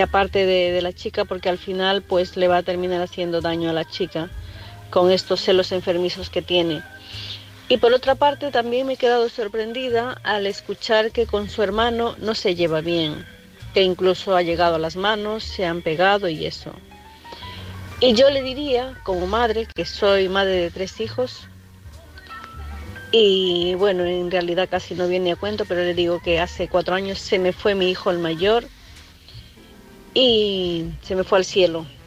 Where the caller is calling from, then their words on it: Santiago de Compostela, Galicia, Spain; de Santiago de Compostela. Espero ayudarle en algo al chico.